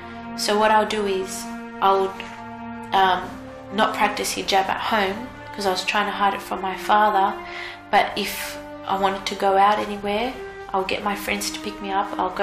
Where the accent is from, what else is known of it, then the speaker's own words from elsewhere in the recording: Sydney, New South Wales, Australia; born there; I was born in Australia, Sydney, and my family comes from Greece.